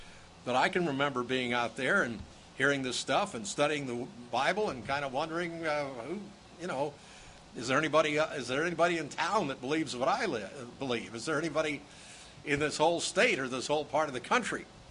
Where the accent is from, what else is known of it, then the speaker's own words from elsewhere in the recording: New York, United States; born there; Okay, I'm a New Yorker by birth, but I'm a hillbilly by choice.